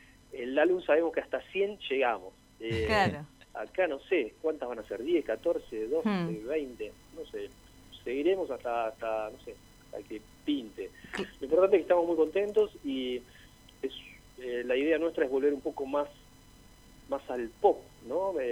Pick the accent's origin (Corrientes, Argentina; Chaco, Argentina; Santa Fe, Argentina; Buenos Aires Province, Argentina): Buenos Aires Province, Argentina; City Bell; yo soy de Citibel y como que acá está la movida muy muy armada en cuanto a eso.